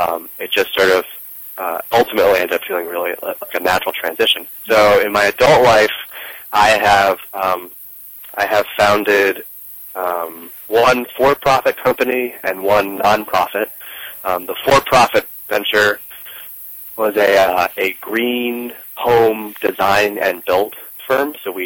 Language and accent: English; Woodstock, New York, United States; I grew up in Woodstock, New York